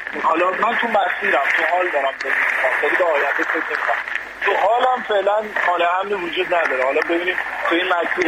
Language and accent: Persian; Tehran Province, Iran; من خودم تو اکباتان نوجوانی بزرگ شدم